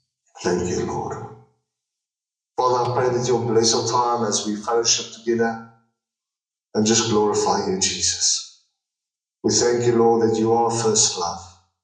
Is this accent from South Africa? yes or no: yes; South Africa; I'm from South Africa. It's a different continent.